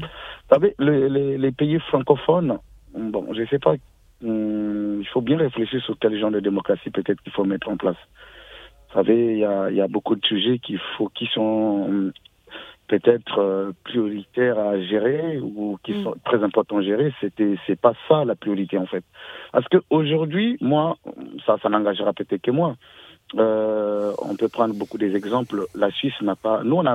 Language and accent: French; Republic of the Congo; Parce que moi je voulais dire, je suis du Congo-Brazzaville